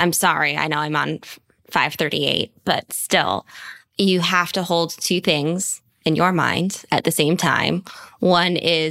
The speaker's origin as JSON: {"language": "English", "town": "Bethesda", "region": "Maryland", "country": "United States", "tie": "born or raised there", "said": "It's like if you showed the Bethesda anthropology, I would know in a heartbeat that that is my hometown."}